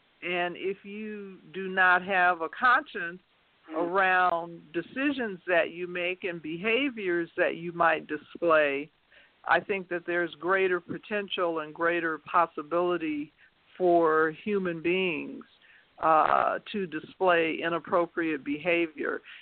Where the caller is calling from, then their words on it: Denver, Colorado, United States; I'm calling from Denver, Colorado.